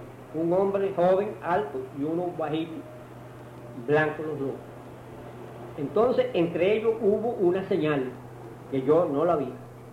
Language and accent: Spanish; Palma Soriano, Santiago de Cuba, Cuba; born there; Mire, yo siempre fui campesino. Analfabeto. Yo primeramente nací allá por Palma Soriano